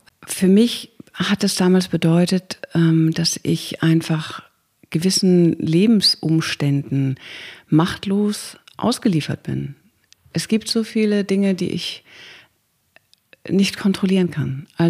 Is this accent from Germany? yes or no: yes; Hamburg, Germany; born there; ich bin Künstlerin hier in Hamburg, ich bin hier in Hamburg geboren